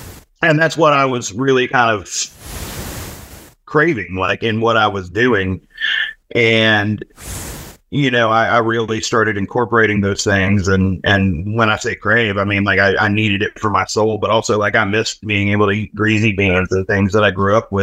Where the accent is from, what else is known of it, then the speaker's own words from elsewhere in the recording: Appalachia, United States; I ever felt really tethered to where I grew up in Appalachia and felt comfortable with it. I had kind of run away from Appalachia.